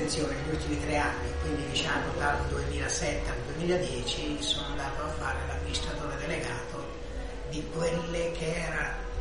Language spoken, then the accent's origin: Italian; Rome, Lazio, Italy; io da romano, finito a Milano, mi sono trovato benissimo con le persone